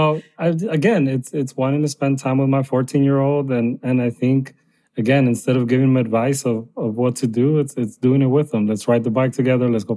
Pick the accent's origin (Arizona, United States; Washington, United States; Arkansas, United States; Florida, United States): Arizona, United States; I grew up undocumented in Arizona, obviously one of the worst places you want to grow up undocumented in.